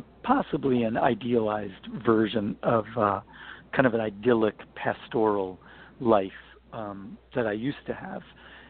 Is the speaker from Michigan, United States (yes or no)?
yes; Michigan, United States; now in Los Angeles, United States; I come from a rural, I grew up in Michigan, where it was pretty rural where I grew up